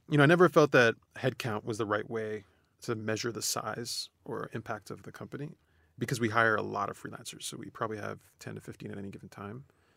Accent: Queens, New York, United States; Now, I'm from Queens, New York. I don't know Richmond at all.

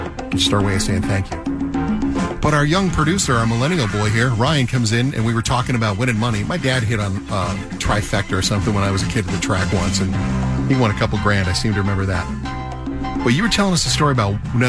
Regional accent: Canada; being a Canadian

